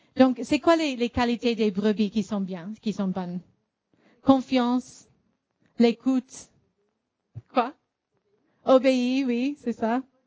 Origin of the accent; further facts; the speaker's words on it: Chicago, Illinois, United States; Moi, quand j'étais jeune, j'étais aux États-Unis, j'étais à Chicago